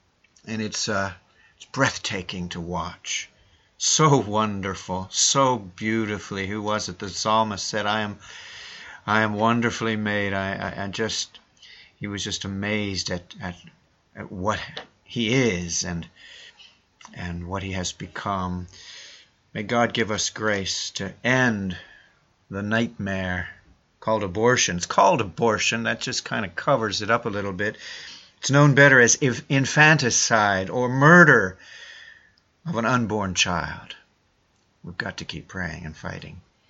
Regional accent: Ohio, United States; now in Illinois, United States; I'm from Ohio myself. I've been exiled to Illinois these many years, but I'm a Buckeye at heart

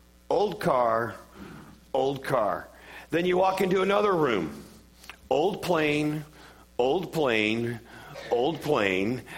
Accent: Michigan, United States; I recall going to the Henry Ford Museum in Detroit when I was a kid growing up in Michigan.

